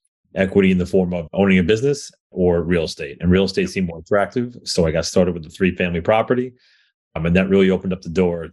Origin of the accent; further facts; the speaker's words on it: New York, United States; I'm from New York, right?